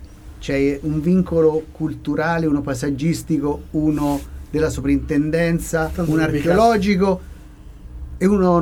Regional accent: Gualdo Tadino, Umbria, Italy; Io vengo da Gualdo Tadino

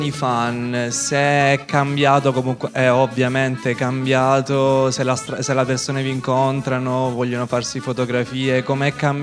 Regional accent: Sicily, Italy; Invece vi volevo fare una domanda da siciliano

